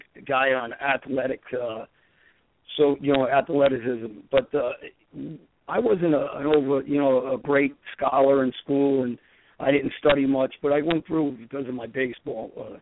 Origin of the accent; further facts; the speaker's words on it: Queens, New York, United States; So I came from, a lower middle class upbringing in Woodhaven, Queens